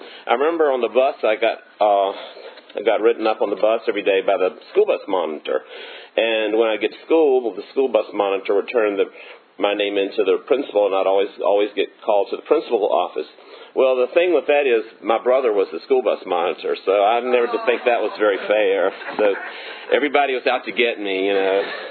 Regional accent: Virginia, United States; I grew up in Cumberland County. It's a little, small, poor county. It's between Powhatan and Buckingham counties on

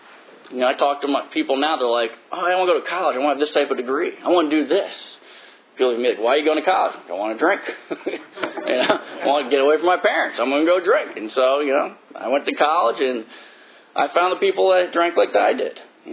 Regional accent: New Jersey, United States; And, you know, I grew up in Jersey. And in Jersey, you go to the Brooklyn Bridge, you see the drunks.

